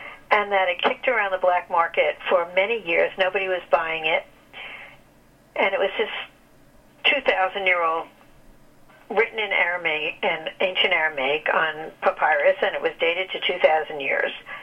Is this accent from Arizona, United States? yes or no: no; Hicksville, New York, United States; Well, I grew up in Hicksville, Long Island.